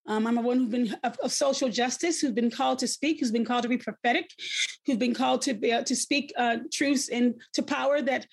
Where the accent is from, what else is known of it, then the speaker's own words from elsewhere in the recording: the South, United States; Growing up in the South also meant that I was exposed to racism from a very young age.